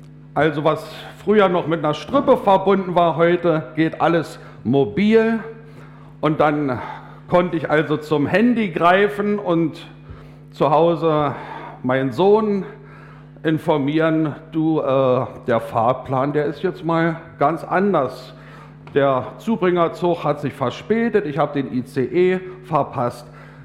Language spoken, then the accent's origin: German; Brandenburg, Germany; Ich soll herzliche Grüße ausrichten aus meiner Heimatgemeinde in der Uckermark. Also da sind einige Uckermärker auch heute in Gedanken